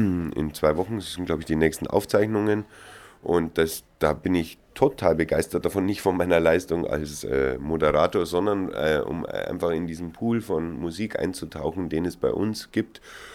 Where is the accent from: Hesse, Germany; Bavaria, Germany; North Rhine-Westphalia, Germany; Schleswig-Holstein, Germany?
Bavaria, Germany; weil ich jetzt doch eindeutig Bayer bin, Oberbayer, und da singe ich dann lieber in der Mundart